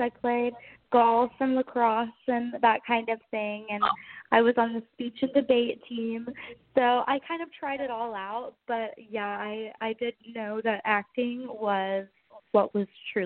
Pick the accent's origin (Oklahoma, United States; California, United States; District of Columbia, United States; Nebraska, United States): Oklahoma, United States; Tulsa; I grew up in Tulsa, Oklahoma, and born and raised here.